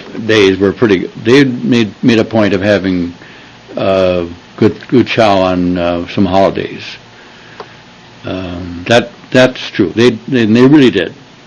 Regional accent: Wisconsin, United States; If I compared it to what we had back when we had Thanksgiving growing up in Wisconsin, it was very comparable, very good.

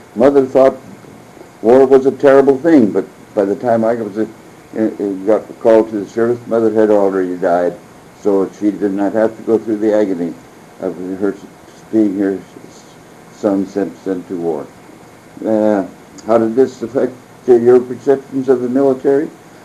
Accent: Reserve, Montana, United States; I was born and raised in eastern Montana. I was born in Sod Shack, 4 miles east of Reserve, and was just a year old.

